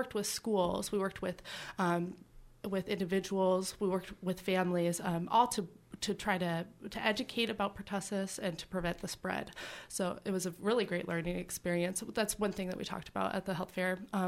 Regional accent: Homer, Alaska, United States; I came up to Anchorage back home because I'm actually from Homer.

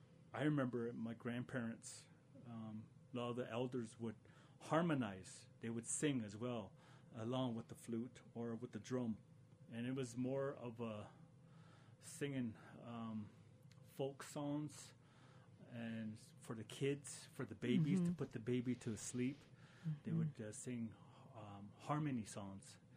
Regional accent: Tama, Iowa, United States; And I'm originally from the Meskwaki Indian Settlement in Tama, Iowa.

